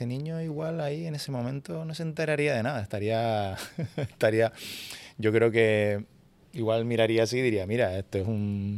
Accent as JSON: {"language": "Spanish", "town": "Anaga", "region": "Canary Islands", "country": "Spain", "said": "Porque yo vengo de un pueblo de Anaga, una aldeita."}